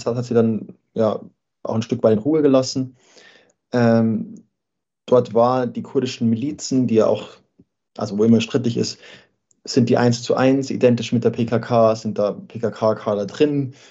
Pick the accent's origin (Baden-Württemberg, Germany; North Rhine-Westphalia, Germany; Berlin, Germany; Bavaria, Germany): Bavaria, Germany; ich komme aus Bayern